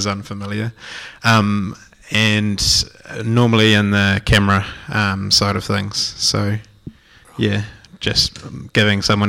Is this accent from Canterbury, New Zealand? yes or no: no; Whanganui, Manawatū-Whanganui, New Zealand; I grew up in Whanganui, and I have two older brothers. I grew up on a little farm, like 10 k's out of town